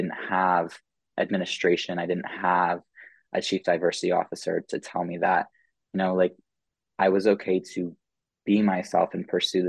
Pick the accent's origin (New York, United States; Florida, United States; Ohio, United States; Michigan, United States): Florida, United States; I came from the Florida Panhandle, a place where diversity, equity, and inclusion has never been a part of my school curriculum.